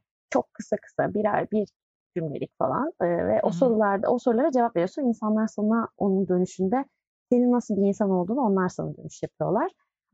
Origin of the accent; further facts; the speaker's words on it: Ankara, Turkey; devlet memuru çocuğuyum yani ben. Babam eski bürokrat, annem eski öğretmen. Ya ben çok pozitif, böyle çok sosyal bir çevrede yetiştim. Ankara biraz öyledir.